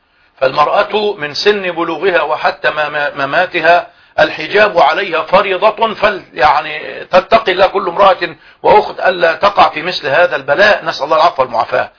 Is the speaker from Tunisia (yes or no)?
no; Egypt; لو كنا كمصريين مثلا إلى رابغ وهي قريبة من جدة